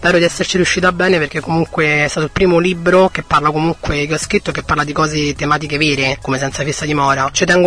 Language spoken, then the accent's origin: Italian; Sicignano degli Alburni, Campania, Italy; sono originaria di Sicignano degli Alburni, mio padre era di lì, ho sempre avuto un buon rapporto col territorio